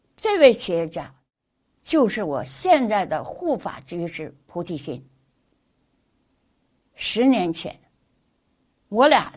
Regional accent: Harbin, Heilongjiang, China; 他是大连人，我是哈尔滨人

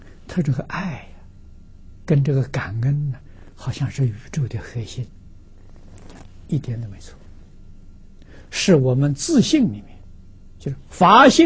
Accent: China; 我们中国人讲缺德，最重要的第一德了

